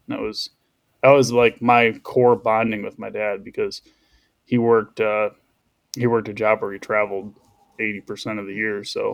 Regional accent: Michigan, United States; I'm 30. I'm from West Michigan.

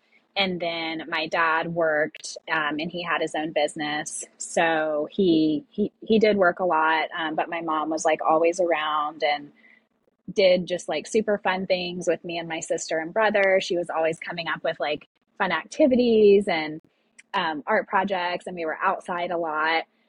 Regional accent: Florida, United States; Sure. So I grew up in Florida. I had what I consider to be like a very lovely childhood.

